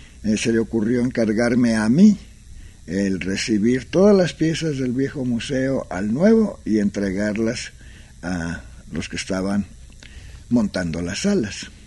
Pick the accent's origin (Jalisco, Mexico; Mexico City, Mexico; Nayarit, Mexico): Jalisco, Mexico; porque me crié en un pueblo del sur de Jalisco, junto a un ingenio.